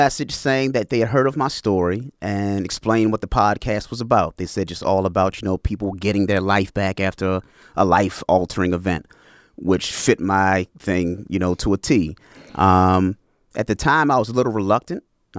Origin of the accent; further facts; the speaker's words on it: Baltimore, Maryland, United States; It was at a good buddy of mine in Baltimore, Maryland, where I'm from, my hometown. Shout out to B-More.